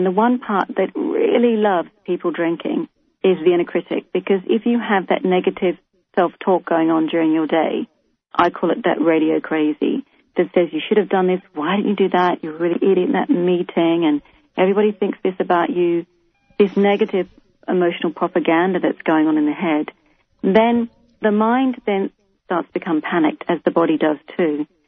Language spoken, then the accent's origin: English; Australia; I mean, I'm Australian. We drink.